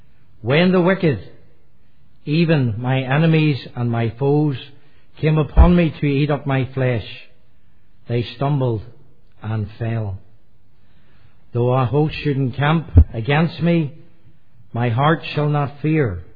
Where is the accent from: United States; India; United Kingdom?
United Kingdom; Newtownabbey, Northern Ireland; born there; I was born in 1960 in Rathcoole. It's a very large housing estate in Newton Abbey, just off the main Shore Road, between Belfast and Carrickfergus.